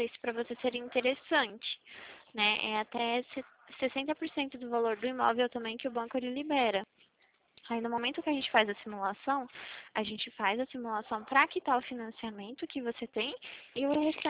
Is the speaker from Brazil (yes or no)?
yes; Atibaia, São Paulo, Brazil; Eu sou de Atibaia.